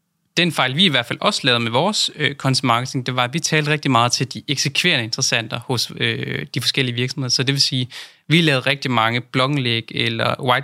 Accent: Aalborg, North Denmark Region, Denmark; Jeg er fra Aalborg, så det er ligesom lokalavisen, der kommer ud til hele Nordjylland

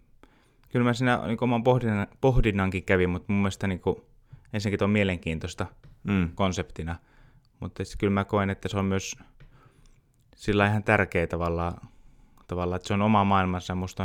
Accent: Kemi, Lapland, Finland; born there; Mä synnyin Kemissä, eli siellä Perämeren pohjukassa, just Lapin läänissä.

